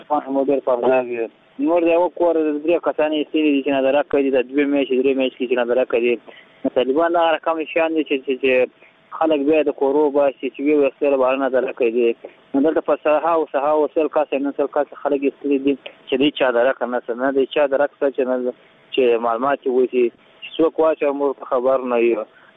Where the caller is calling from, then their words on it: Helmand, Afghanistan; زه د هلمند ولایت نه دی ورته وایم